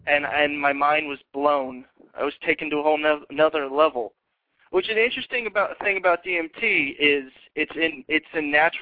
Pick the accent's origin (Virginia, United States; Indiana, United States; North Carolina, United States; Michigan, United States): North Carolina, United States; Charlotte; Charlotte.